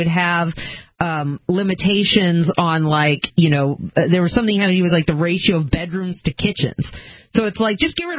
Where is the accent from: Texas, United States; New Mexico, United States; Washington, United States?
Washington, United States; Seattle; I'm originally from Seattle, and there's just a mess of this there